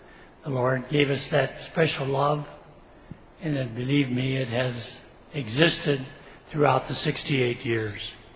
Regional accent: Canada; now in United States; She was from Western Kentucky. I was from Canada.

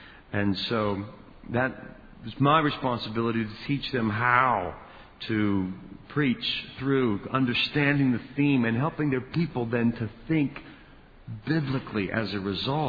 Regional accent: United States; We are so American. We are so individualized.

